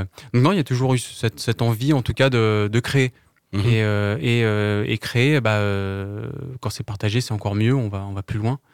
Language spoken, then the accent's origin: French; Pays de la Loire, France; Surtout qu'on est à la campagne, vu qu'on vient de l'est de la Sarthe.